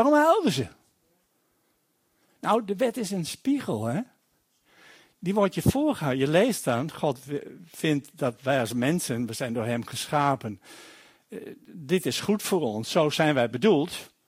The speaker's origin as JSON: {"language": "Dutch", "country": "Netherlands", "said": "Ik ben ook gewoon een Nederlander die cultuur zo heeft."}